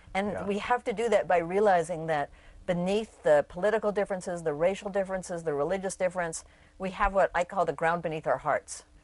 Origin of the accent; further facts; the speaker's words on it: Omaha, Nebraska, United States; when I was a kid, I grew up in Omaha, Nebraska. And there weren't any wild places.